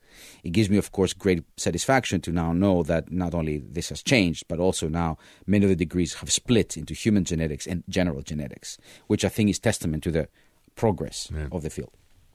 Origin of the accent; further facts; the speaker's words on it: Greece; I grew up in Greece, and I finished high school in Greece.